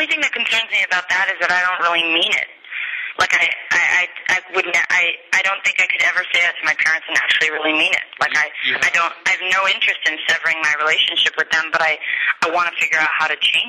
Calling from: Brooklyn, New York, United States; I'm calling you from Brooklyn, New York. I am a 26-year-old bisexual female.

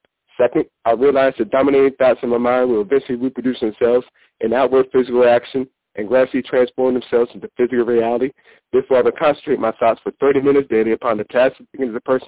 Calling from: Jacksonville, Florida, United States; Jacksonville, Florida.

